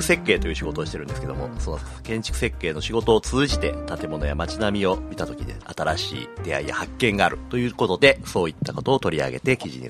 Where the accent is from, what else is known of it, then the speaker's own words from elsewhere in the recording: Kyoto, Japan; 私たち、京都の人間はなかなかこの京都のホテルとか旅館に泊まりに行くことないんですけどね